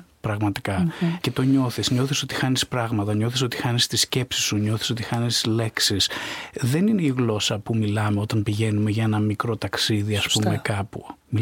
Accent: Greece; Εγώ βέβαια μεγάλωσα στην Ελλάδα, μεγάλωσα με την ελληνική, δυστυχώς δεν έμαθα φάρση ιρανικά και δεν έμαθα ούτε τσέχικα

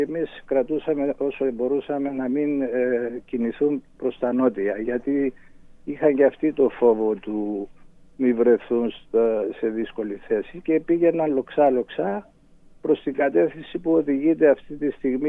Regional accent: Agios Georgios Soleas, Nicosia District, Cyprus; Κατέλαβαν και το Άγιο Γεώργιο το χωριό μου και γίναμε όλοι πρόσφυγες και η σύζυγος το ίδιο.

